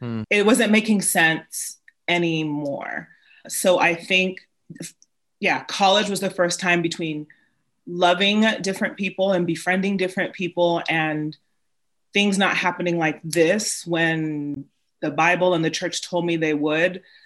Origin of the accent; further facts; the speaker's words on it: United States; a little bit of context, I'm Nigerian American. And so being Nigerian American often meant you were supposed to grow up and become like a physical doc, a medical doctor or an engineer or lawyer, not a psychologist.